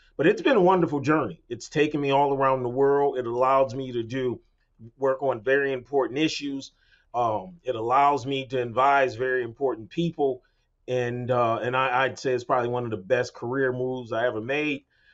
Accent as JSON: {"language": "English", "town": "New Orleans", "region": "Louisiana", "country": "United States", "tie": "born or raised there", "said": "And so I grew up in New Orleans, even though my grandfather grew up on a farm, and so I'm loosely connected to rural Louisiana"}